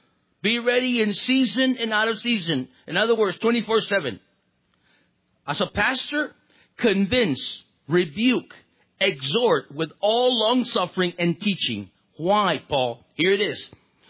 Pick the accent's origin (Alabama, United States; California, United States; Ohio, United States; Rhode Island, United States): California, United States; And I'm a California. I'm from California.